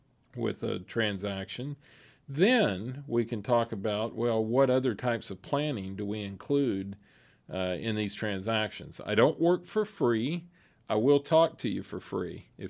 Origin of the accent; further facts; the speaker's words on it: Pasadena, California, United States; You know, I'm from Pasadena, so I guess I could say that, right?